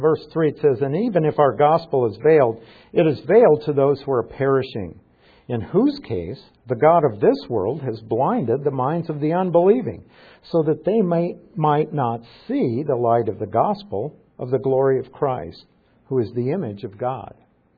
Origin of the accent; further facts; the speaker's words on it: Nebraska, United States; I'm from Nebraska. A lot of you know that.